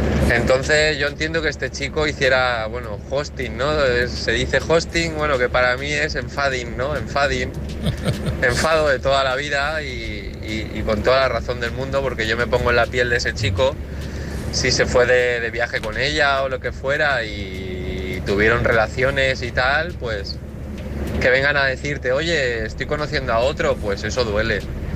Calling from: Valencia, Valencian Community, Spain; de Valencia, pero ahora mismo me encuentro pues en Barcelona, Tarragona, pasando Tarragona, dirección para Valencia ya.

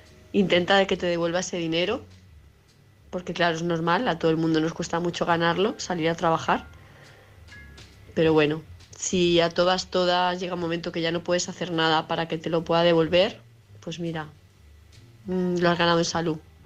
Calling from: Palma, Balearic Islands, Spain; de Palma de Mallorca

